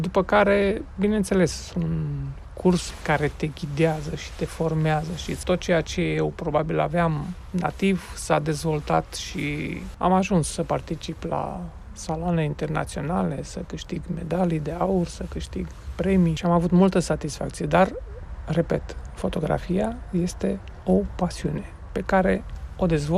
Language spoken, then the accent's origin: Romanian; Romania; Cel mai mult ne-a impresionat căldura cu care ne-au primit în momentul în care și-au dat seama că suntem români